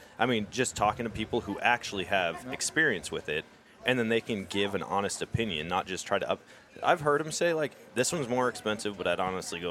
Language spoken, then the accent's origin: English; Eau Claire, Wisconsin, United States; That's where I grew up. I grew up in Eau Claire.